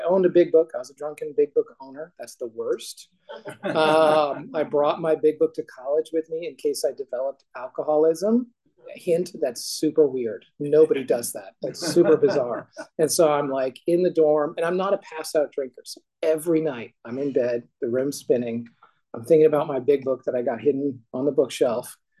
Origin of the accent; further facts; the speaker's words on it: Portland, Maine, United States; in my hometown, Portland, Maine.